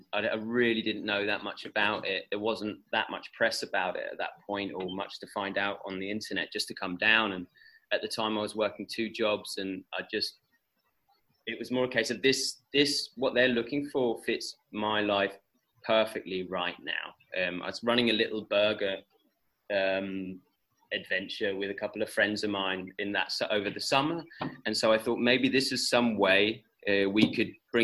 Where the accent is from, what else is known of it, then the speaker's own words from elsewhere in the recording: England, United Kingdom; and I'm from England, and I'd been here for about a year at this point